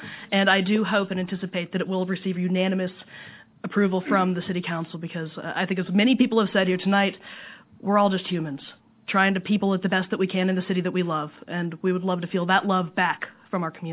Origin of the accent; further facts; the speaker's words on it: Fairbanks, Alaska, United States; So I grew up in Fairbanks. I went to high school at West Valley.